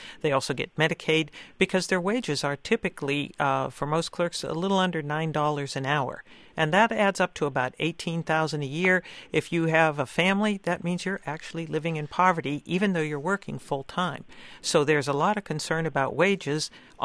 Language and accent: English; Youngstown, Ohio, United States; I'm from Youngstown, Ohio, originally